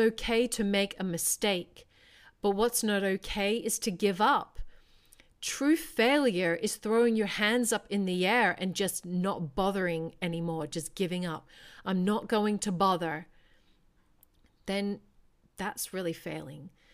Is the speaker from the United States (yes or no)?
no; Australia; accent: Australian; And my accent was extremely Australian at the time.